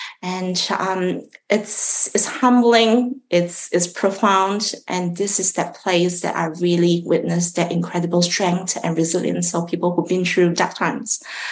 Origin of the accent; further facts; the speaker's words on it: Malaysia; I grew up in Malaysia. It's a beautiful blend of cultures, languages, and foods, and that has just afforded me the abilities to speak a few different languages and also several Asian dialects.